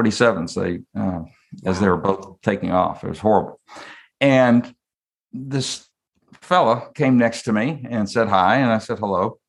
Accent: Northeast, United States; growing up in the Northeast, always belonged to a church, but not really engaged.

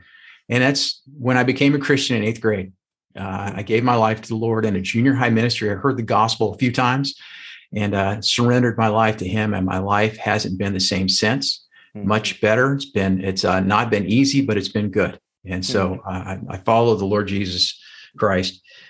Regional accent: Colorado, United States; I love to ski. I grew up in Colorado.

